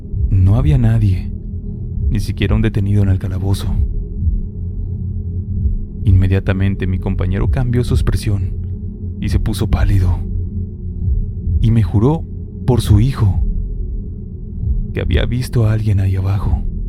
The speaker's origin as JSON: {"language": "Spanish", "country": "Chile", "said": "soy de Chile."}